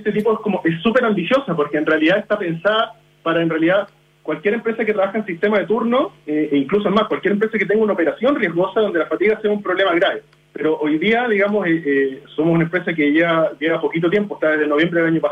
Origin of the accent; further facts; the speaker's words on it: Temuco, Araucanía, Chile; now in Santiago, Chile; Yo en lo personal también soy de Temuco, llevo harto tiempo en Santiago